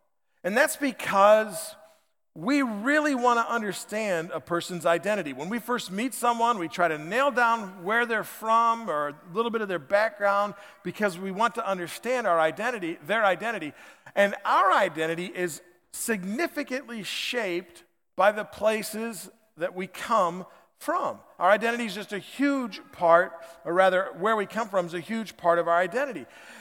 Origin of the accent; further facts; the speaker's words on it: United States; people in Australia said that my accent was too neutral to be from America.